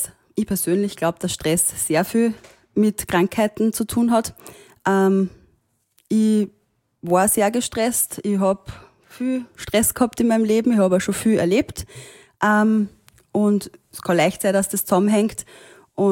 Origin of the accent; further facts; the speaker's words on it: Austria; born there; Gott sei Dank bin ich in Österreich geboren.